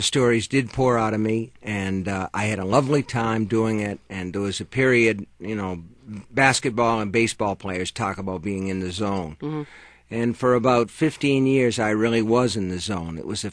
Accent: United States; I'm an American novelist, and that's it.

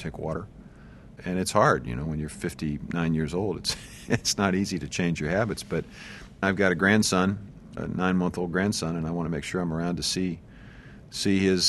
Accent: Iowa, United States; There's a program called NuVal, for example, that's being used in grocery stores in my home state of Iowa

